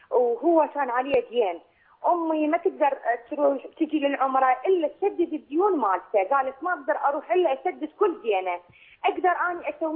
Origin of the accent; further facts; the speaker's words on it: Iraq; أنا من العراق